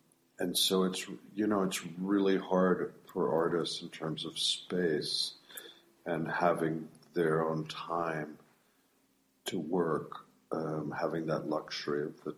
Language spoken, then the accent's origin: English; Williamstown, Massachusetts, United States; My parents always took me to museums, and I grew up in Williamstown. And in fact, I used to love going to the Clark and all of that as a kid